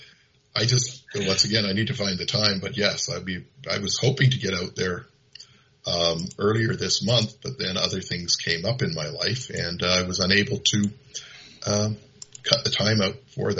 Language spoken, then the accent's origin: English; North Vancouver, British Columbia, Canada; I come from where you come from, Terrace. I grew up in Indian Arm up in North Vancouver, but up the Arm.